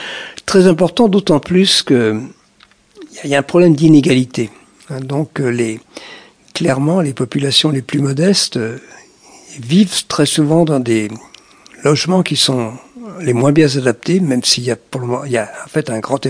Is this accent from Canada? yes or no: no; Brittany, France; born there; Je suis né en Bretagne et on n'imaginait pas des températures de 40 degrés à Rennes